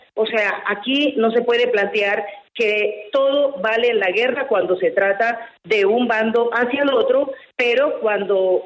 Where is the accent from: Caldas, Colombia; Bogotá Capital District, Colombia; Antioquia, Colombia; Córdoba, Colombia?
Córdoba, Colombia; Tierralta; yo soy de Tierra Alta, no lo conozco, excúsenme usted